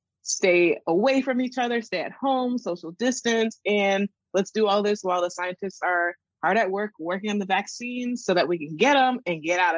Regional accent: the South, United States; As a Southerner

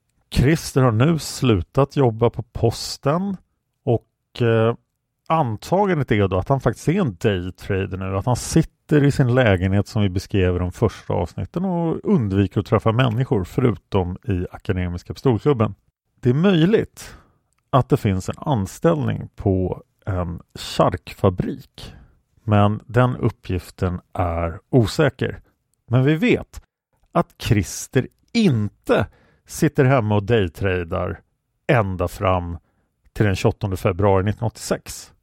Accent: Stockholm, Stockholm County, Sweden; eftersom jag växte upp på Kungsholmen

